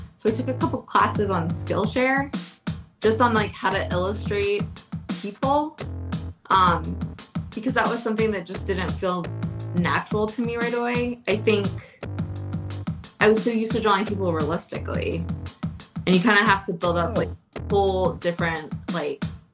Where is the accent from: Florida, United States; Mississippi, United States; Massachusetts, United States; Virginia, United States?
Florida, United States; Largo; now in Madison, United States; No, I grew up in Florida, in Largo, Florida